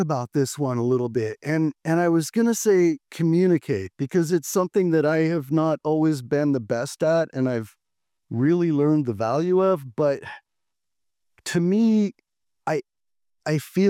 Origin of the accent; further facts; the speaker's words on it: Washington, United States; My first job was actually, I was a dishwasher at a Chinese food restaurant in the small town I grew up in Washington.